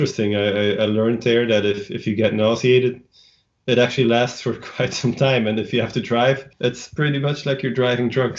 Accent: Belgium; I started in Belgium. So I'm born and raised in Belgium.

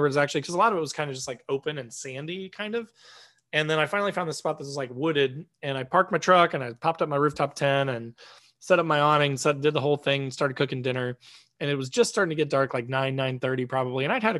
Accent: Indiana, United States; I'm from Indiana, so we don't have bears.

